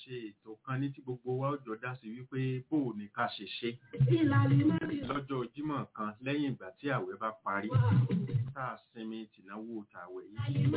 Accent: Ibadan, Oyo, Nigeria; Ọmọ Àbàdàn ni mí.

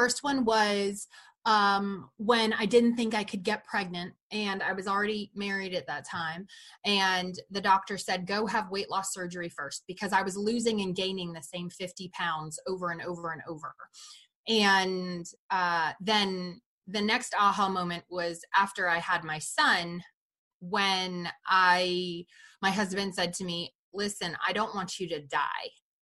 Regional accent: Miami, Florida, United States; now in Atlanta, United States; But when I moved to Georgia and I moved to Atlanta, where I grew up in Miami, it was so multicultural, so diverse.

